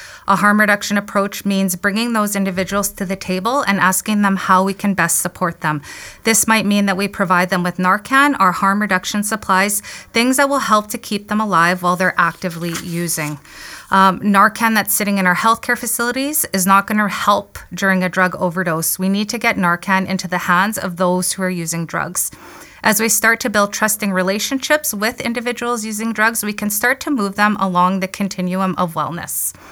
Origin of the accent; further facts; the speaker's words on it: Manitoba, Canada; I grew up in Kinosau CP Cree Nation